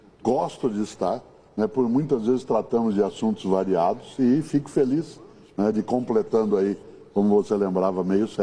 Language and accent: Portuguese; Londrina, Paraná, Brazil; eu nasci em Londrina, no norte do Paraná. Na minha cidade não havia TV até eu fazer 10 anos de idade.